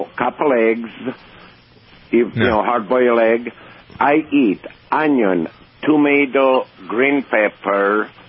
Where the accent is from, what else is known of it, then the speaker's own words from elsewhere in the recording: Czechia; English is a second language; now in United States; I'm from Czechoslovakia originally, so, you know, a lot of vegetables, no flour